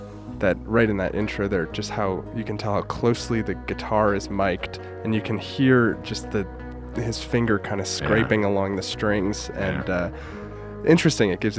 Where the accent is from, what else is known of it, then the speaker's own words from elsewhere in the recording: Minnesota, United States; an artist who is from the vicinity of my hometown, Twin Cities area, Minnesota.